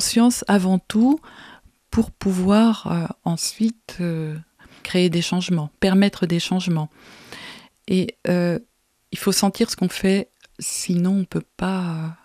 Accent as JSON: {"language": "French", "town": "Falaise", "region": "Normandy", "country": "France", "tie": "born or raised there", "also_born_or_lived": "Paris", "said": "Ce qui fait que moi, j'ai grandi finalement en Normandie après être née à Paris. Je grandis dans le Calvados, à Falaise."}